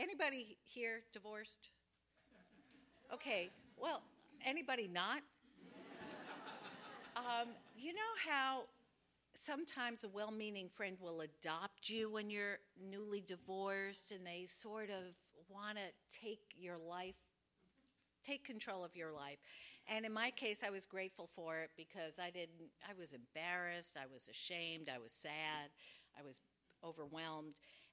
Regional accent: New York, United States; I grew up in Carnegie Hill when it was called the DMZ. It was not chic, it was not gentrified

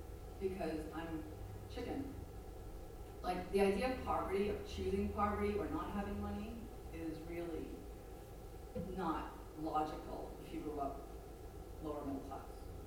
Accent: New York City, New York, United States; I grew up very modestly in Queens, New York.

